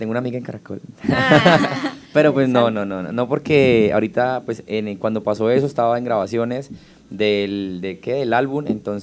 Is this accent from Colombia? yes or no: yes; Meta, Colombia; Como lo dije ahorita, yo soy totalmente llanero.